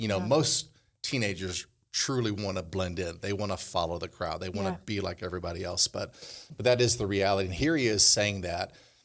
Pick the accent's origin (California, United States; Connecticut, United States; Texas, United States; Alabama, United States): Connecticut, United States; and I grew up in Connecticut, you grew up in the North.